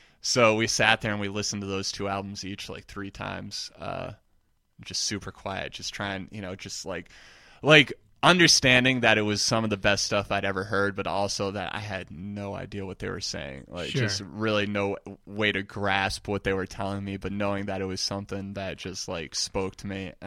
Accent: New York, United States; … was especially as a New Yorker, that was sure.

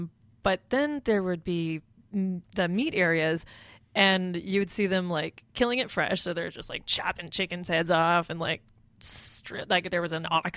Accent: United States; Well, I'm also coming there as an American with American money.

